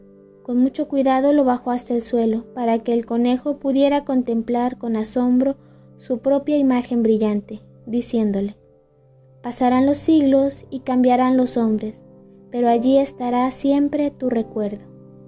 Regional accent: Mexico; como buen mexicano nos debemos de saber.

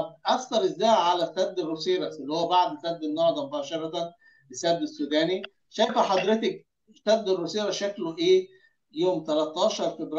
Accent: Egypt; حتى عندنا في مصر يعني ملاحظ إن هذا الشتاء جاي لطيف جدا جدا

